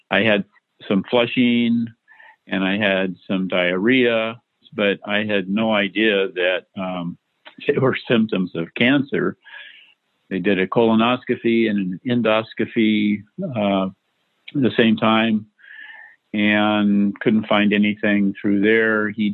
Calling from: Portland, Oregon, United States; I'm calling from Portland, Oregon. I'm 71 years old.

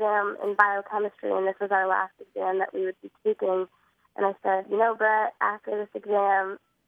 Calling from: Burlington, Vermont, United States; I'm calling from Burlington, Vermont.

